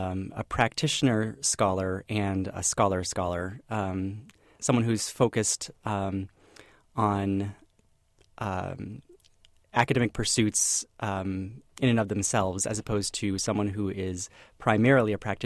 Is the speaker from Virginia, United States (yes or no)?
no; Texas, United States; also born or lived in Illinois / Boston, United States; Well, I grew up in Texas near Dallas, but then I came up to Illinois for my undergraduate work at Wheaton College near Chicago.